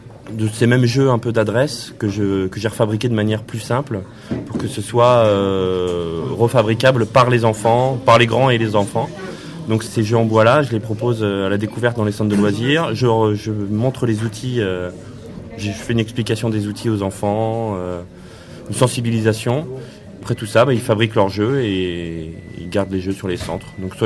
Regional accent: Pays de la Loire, France; now in Aveyron, France; c'est ce qui m'a fait arriver en Aveyron, d'ailleurs, puisque je suis originaire du Maine-et-Loire.

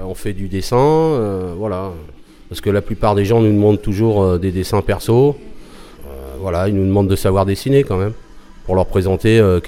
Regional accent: Paris, Île-de-France, France; J'ai parachuté, je viens de Paris moi.

